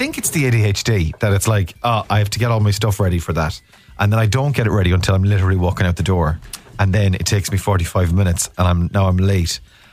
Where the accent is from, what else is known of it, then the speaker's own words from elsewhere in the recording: Ballina, Connacht, Ireland; I'm from Ballina.